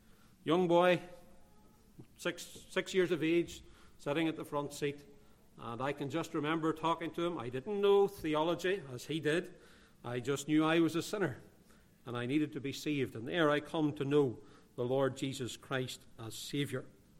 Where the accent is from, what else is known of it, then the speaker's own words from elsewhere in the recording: Newtownabbey, Northern Ireland, United Kingdom; As you know, I'm from Northern Ireland. I was actually born in a place called Newton Abbey, that's not too far from Belfast, way back in the year of 1970.